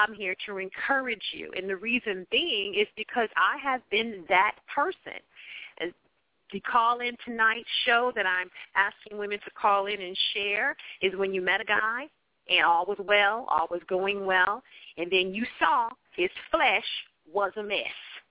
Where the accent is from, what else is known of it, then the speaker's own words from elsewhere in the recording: Akron, Ohio, United States; Once again … born and raised in Akron, Ohio.